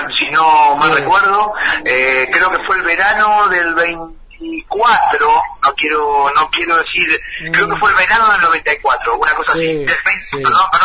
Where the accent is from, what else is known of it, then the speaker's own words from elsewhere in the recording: Chivilcoy, Buenos Aires Province, Argentina; soy de Chivilcoy y hace muy poco volví a la ciudad, después de 20 años de vivir en Capital, me compré una casa y bueno, vine para acá, otra vez volví a mi ciudad.